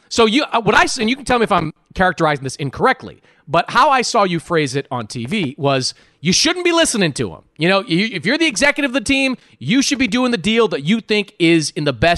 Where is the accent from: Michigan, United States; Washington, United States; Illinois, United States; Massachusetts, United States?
Massachusetts, United States; Boston; Nuggets and Sixers coaches who know I'm from Boston.